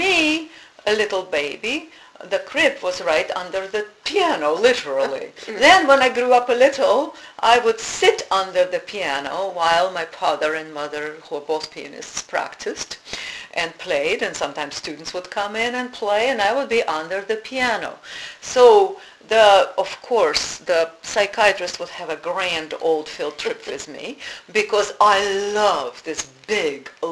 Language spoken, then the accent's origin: English; Russia; born or raised there; English is a second language